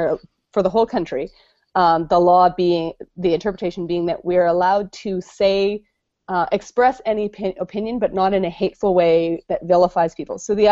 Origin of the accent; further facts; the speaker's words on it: Canada; Watching it as a Canadian, I thought, no, they're not okay with what you're doing.